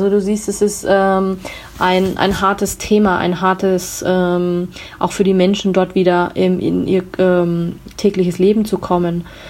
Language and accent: German; Munich, Bavaria, Germany; ich komme aus München.